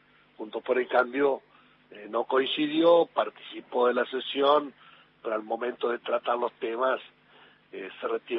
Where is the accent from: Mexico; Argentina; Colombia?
Argentina; La Tablada, Buenos Aires Province; now in Paraná, Argentina; Y vivíamos en la Tablada, la Matanza.